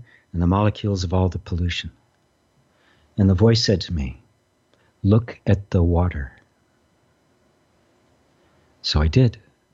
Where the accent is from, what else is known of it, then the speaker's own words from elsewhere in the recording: Midwest, United States; a kid growing up in the Midwest, there wasn't much to get your hands on.